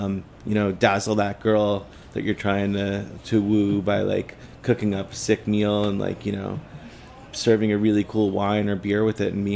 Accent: New York, United States; moved away; also born or lived in Portland, United States; I moved out from New York, which is where I'm from, out to Portland, Oregon in the early 90s.

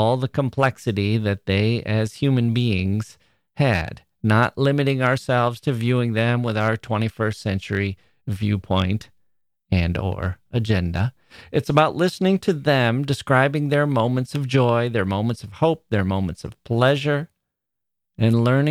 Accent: Wisconsin, United States; I'm from Wisconsin, and we scoff at people in California who say, oh, it was 40 degrees last night, quite cold.

